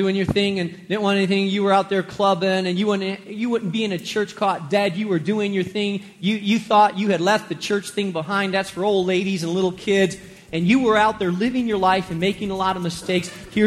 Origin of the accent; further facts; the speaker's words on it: Spain; English is a second language; I grew up in Spain.